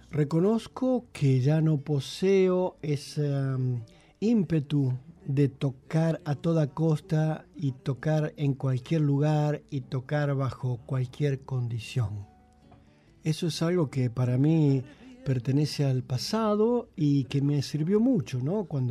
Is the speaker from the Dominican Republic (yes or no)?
no; San Nicolás de los Arroyos, Buenos Aires Province, Argentina; now in Italy; Yo empecé a los 14 años tocando cumbia en los bailes de mi ciudad natal, que es San Nicolás de los Arroyos.